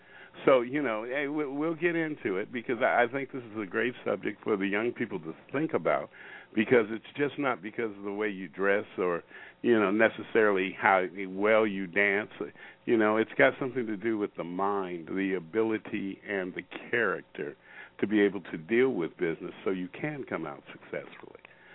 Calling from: Federal Way, Washington, United States; I'm calling in from Federal Way, Washington, up here in Washington State, in the Pacific Northwest.

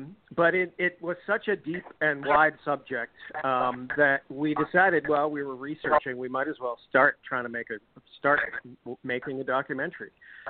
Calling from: Vancouver, British Columbia, Canada; I'm in Vancouver as well.

